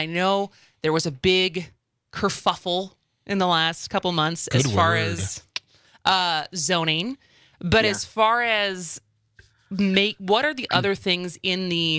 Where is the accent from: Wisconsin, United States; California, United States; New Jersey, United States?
Wisconsin, United States; Madison; It is especially bad in Madison, though. I grew up in Madison